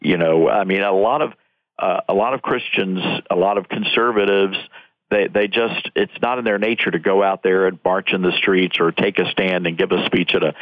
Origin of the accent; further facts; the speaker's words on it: Deep South, United States; born there; I was born in the Deep South, and so I, you know, race relations is a very important thing to me.